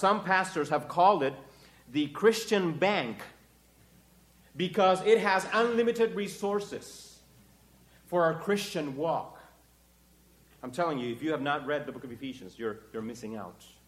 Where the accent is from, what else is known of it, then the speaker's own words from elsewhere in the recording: Chile; English is a second language; moved away as an adult; now in United States; If you can hear the accent in my speaking, that's because I was born and raised in Chile. I've been in the U.S. for 10 years. Met my wife in Chile.